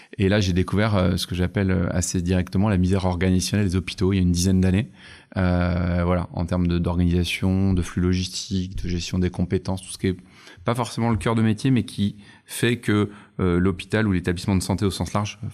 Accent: Saint-Brieuc, Brittany, France; Je suis breton d'origine. Je suis né il y a un peu plus de 45 ans à Saint-Brieuc. J'ai fait une partie de mes études à Saint-Brieuc, une autre partie à Nantes

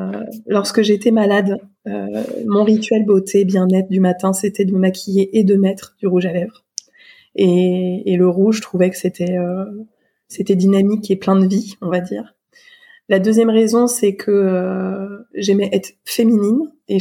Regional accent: Surgères, Nouvelle-Aquitaine, France; J'ai grandi dans une ville qui s'appelle Surgères, en Charente-Maritime, près de La Rochelle, de 6 ans à 19 ans, dans une fratrie de 5 enfants.

